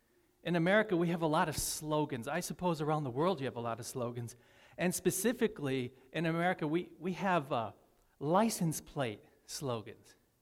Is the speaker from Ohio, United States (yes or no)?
no; Medina, New York, United States; now in Buffalo, United States; Rose and I are from the area. Rose from Lockport, I'm from Medina. So it's good to be back, good to be living in Buffalo, Amherst